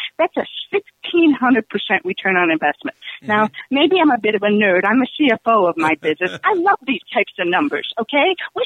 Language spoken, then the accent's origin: English; Bird Island, Minnesota, United States; I grew up in Bird Island, Minnesota.